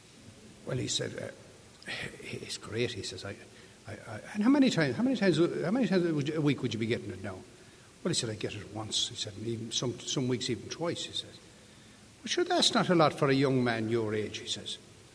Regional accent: England, United Kingdom; now in United States; I started this drinking at 23. I came out to America from England.

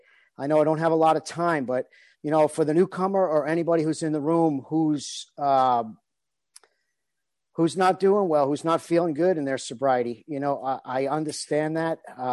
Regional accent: New York City, New York, United States; I grew up in Brooklyn, New York. I grew up with an Irish family.

